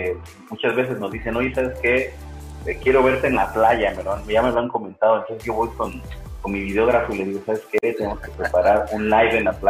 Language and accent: Spanish; Mexico; now in Dominican Republic; yo soy mexicano, aunque viva en República Dominicana, siempre manejo mi bandera de mexicano